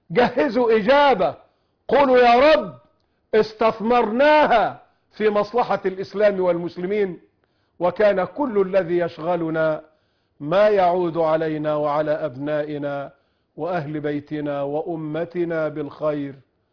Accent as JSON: {"language": "Arabic", "country": "Egypt"}